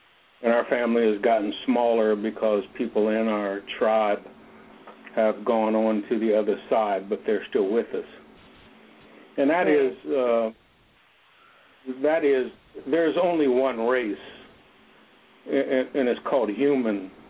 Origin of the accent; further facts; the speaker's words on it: Ohio, United States; I grew up in Ohio, a farm kid, and my parents and my grandparents taught me a lot about this thing